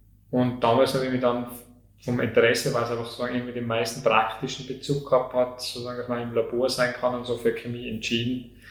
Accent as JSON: {"language": "German", "town": "Kufstein", "region": "Tyrol", "country": "Austria", "tie": "born or raised there", "said": "Also ich bin aufgewachsen im Tiroler Unterland, in Ebsberg-Kufstein, und bin dann auch sozusagen in Kufstein Schule gegangen, also Gymnasium, Bundesrealgymnasium in Kufstein."}